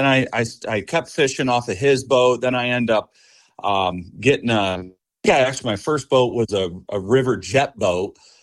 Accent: Warren, Pennsylvania, United States; So I'm from Warren, Pennsylvania, small town out in the Allegheny National Forest, gorgeous area.

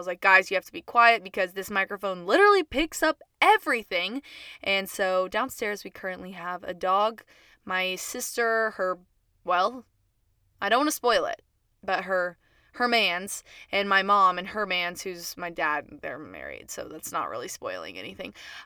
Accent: Acworth, Georgia, United States; Well, I'm from Georgia, the Ackworth area

